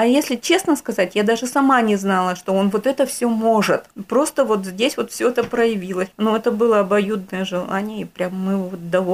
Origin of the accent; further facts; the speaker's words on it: Tyumen Oblast, Russia; now in Zonovo, Russia; Родом я с севера, с Шани Макандинского района, но Тюменской области, так что Область – это моя родина, Тюменская.